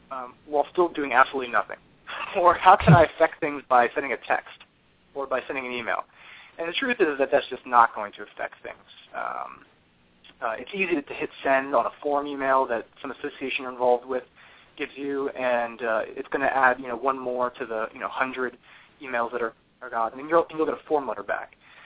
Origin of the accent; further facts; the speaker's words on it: Bethlehem, Pennsylvania, United States; My town in Washington, and I'm a kid from Bethlehem, Pennsylvania. I did not come from some sort of scion family of Washington.